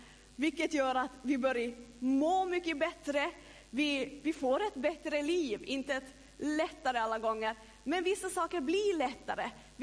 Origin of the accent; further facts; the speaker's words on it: North Ostrobothnia, Finland; jag kommer från norra Österbotten.